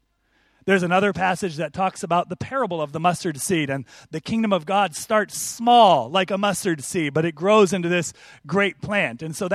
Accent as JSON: {"language": "English", "region": "Oregon", "country": "United States", "moved": "yes", "said": "I'm originally from the United States, from the state of Oregon, and we have what we call the Willamette Valley there"}